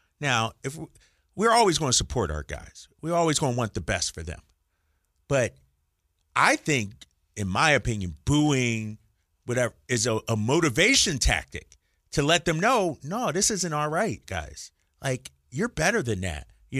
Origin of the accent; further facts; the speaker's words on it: Boston, Massachusetts, United States; I came from Boston, right? And they're hardcore.